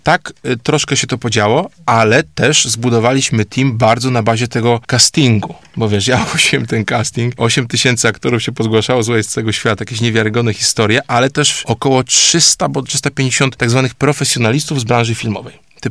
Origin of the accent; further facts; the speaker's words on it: Rzeszów, Subcarpathian Voivodeship, Poland; Wszyscy jesteśmy z Rzeszowa, więc chcielibyśmy mieć jak najwięcej tych rzeszowiaków z nami.